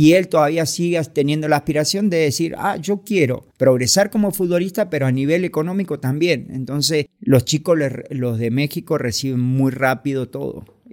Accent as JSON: {"language": "Spanish", "country": "Argentina", "tie": "born there", "said": "porque yo también nací en Argentina"}